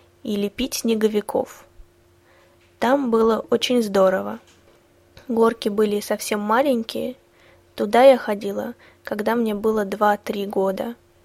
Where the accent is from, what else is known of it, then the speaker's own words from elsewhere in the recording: Moscow, Russia; Я родилась в Москве и долго жила около нескучного сада.